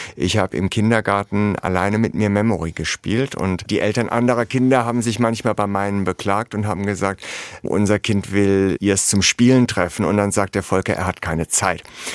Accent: Hesse, Germany; accent: Hessian; now in Berlin, Germany; Und in Berlin hört man schon da noch einen hessischen Unterton, wenn ich rede, obwohl ich mir viel davon im Laufe der Zeit natürlich abgewöhnt habe.

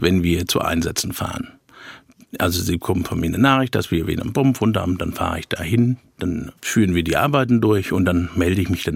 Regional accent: Wolfen, Saxony-Anhalt, Germany; also born or lived in Dessau; Ich bin gebürtig aus Sachsen-Anhalt, in Dessau geboren und in der Nähe in Wolfen aufgewachsen.

